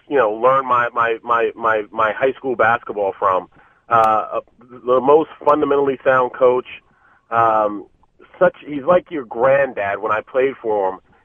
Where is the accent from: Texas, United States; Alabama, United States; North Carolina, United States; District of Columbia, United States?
District of Columbia, United States; Washington; Well, I grew up in Washington, D.C., and he was at the University of Maryland.